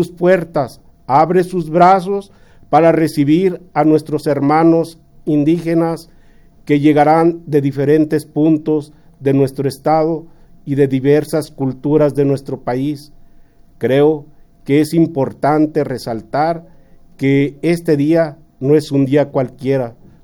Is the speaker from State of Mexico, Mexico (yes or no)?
no; Jalisco, Mexico; en mi pueblo solamente existen dos escuelas interculturales